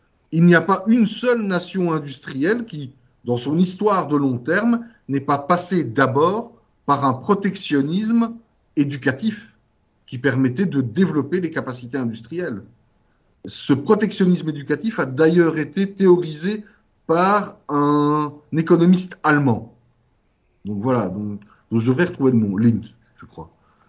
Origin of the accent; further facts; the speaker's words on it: Wallonia, Belgium; Je suis wallon, je vis dans une toute petite région du monde.